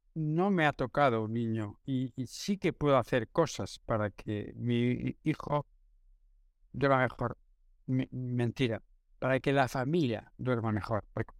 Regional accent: Spain; Nosotros somos desafortunadamente un país que estamos empezando a levantarnos como europeos, pero seguimos acostándonos como españoles

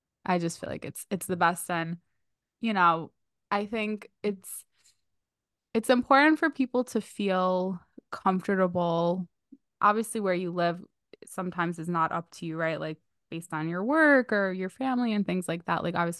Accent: New York, United States; And people, whenever they find out I'm from New York, they're like, oh my God, like, that's amazing. But I will say, I l love coming home.

